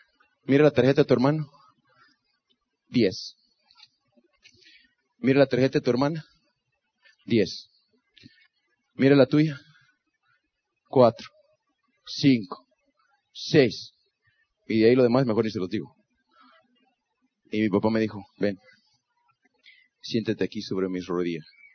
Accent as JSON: {"language": "Spanish", "country": "Guatemala", "said": "Yo soy de Guatemala. Escúcheme bien. ¿Usted ve esa bandera de allá? ¿Usted va a ver la bandera esa azul, blanco y azul? Esa es la bandera de mi país."}